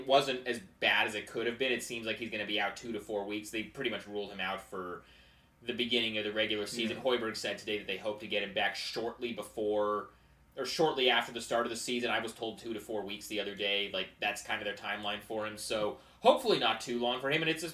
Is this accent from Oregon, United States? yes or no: yes; Portland, Oregon, United States; I'm a Blazers fan. I'm from Portland.